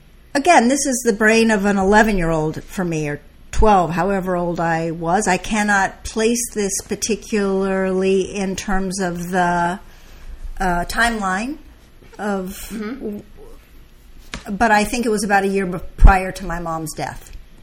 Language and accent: English; Orinda, California, United States; I grew up in Orinda.